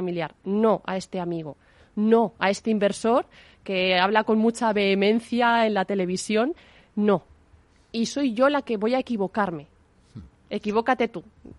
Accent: Honrubia, Castilla-La Mancha, Spain; Yo vengo de Honrubia, de un pueblecito de Cuenca, y sé lo que han trabajado mis padres para que yo pueda estudiar matemáticas.

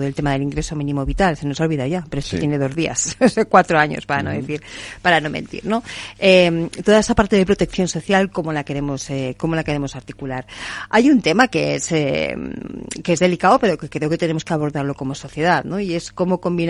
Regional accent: Aragon, Spain; en Aragón, en mi tierra

